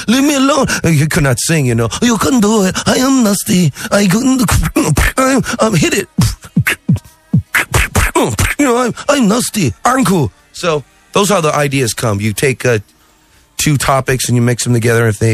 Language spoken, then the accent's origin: English; Finland; we're from Finland, and we love Finland